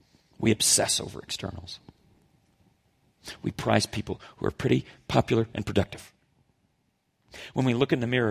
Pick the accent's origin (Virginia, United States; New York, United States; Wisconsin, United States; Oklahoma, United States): Oklahoma, United States; But growing up in Oklahoma, we occasionally took these night hikes out in the country.